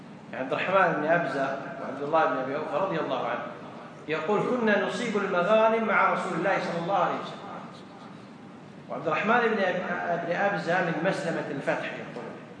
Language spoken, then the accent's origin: Arabic; Kuwait; إحنا عندنا في الكويت يقول أجنبي